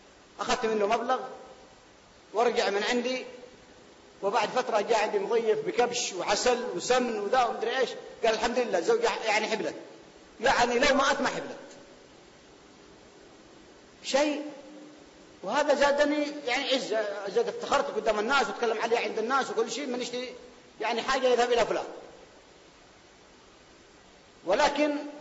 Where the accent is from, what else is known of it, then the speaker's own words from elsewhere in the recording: Al Hudaydah, Yemen; في باقل عندنا في اليمن في محافظة الحديدة